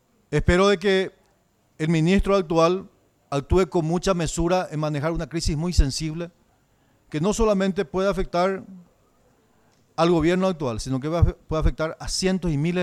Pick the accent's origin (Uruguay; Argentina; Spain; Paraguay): Paraguay; como patriota, como paraguayo, y ex ministro de Justicia también